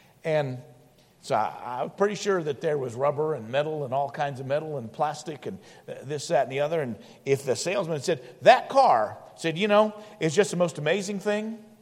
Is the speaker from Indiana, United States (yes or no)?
yes; Indianapolis, Indiana, United States; And I grew up in Indianapolis, and it was about noon.